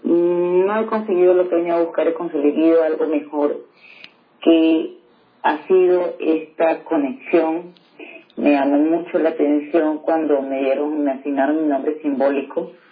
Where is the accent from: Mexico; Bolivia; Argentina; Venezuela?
Venezuela; now in Peru; Soy venezolana, ya casi con 4 años aquí en Perú.